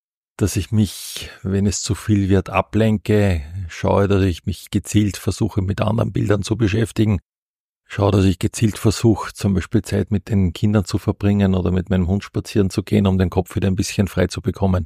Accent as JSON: {"language": "German", "town": "Linz", "region": "Upper Austria", "country": "Austria", "tie": "born or raised there", "said": "Also ich bin geborener Linzer, bin in dieser Stadt hier aufgewachsen und zur Schule gegangen. Habe dann in Wien und Graz studiert und es hat mich dann wieder zurückgezogen in meine Heimat."}